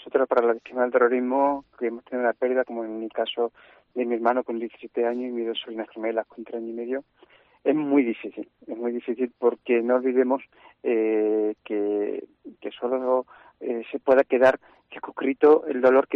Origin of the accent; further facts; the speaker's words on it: Jaén, Andalusia, Spain; me bajé para mi tierra, para Jaén